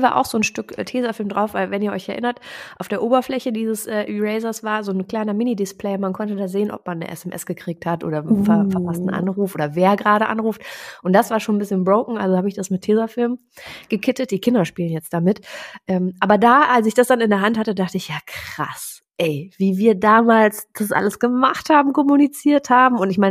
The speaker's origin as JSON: {"language": "German", "town": "Cologne", "region": "North Rhine-Westphalia", "country": "Germany", "said": "wir sind Kölnerin."}